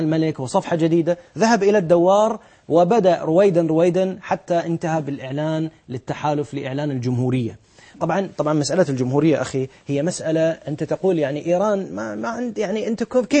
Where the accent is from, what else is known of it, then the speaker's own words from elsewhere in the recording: Bahrain; عندنا في البحرين، نعرف بعضهم زملاء